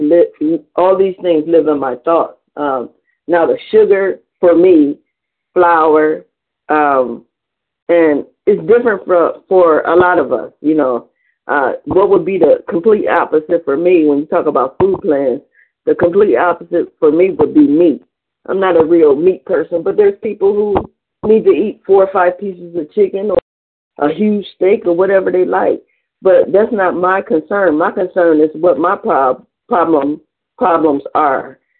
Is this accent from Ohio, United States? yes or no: yes; Cleveland, Ohio, United States